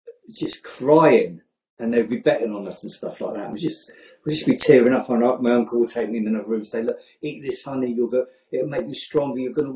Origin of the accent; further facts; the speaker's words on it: South East England, United Kingdom; so I was brought up in Oxfordshire, my mum was a Scouser, a Jewish Scouser, and my dad was a Glaswegian.